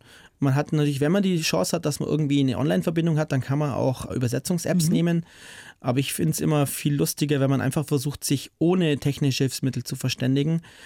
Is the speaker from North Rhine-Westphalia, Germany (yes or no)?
no; Bavaria, Germany; ich komme aus Bayern, habt ihr vernünftiges Bier?